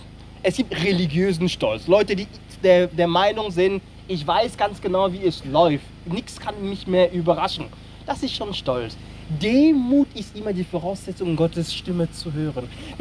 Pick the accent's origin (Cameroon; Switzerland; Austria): Cameroon; first language French; German is a second language; Nur, ich wusste, meine Eltern hatten kein Geld und Frankreich war naheliegend, denn die Sprache, meine Muttersprache ist Französisch.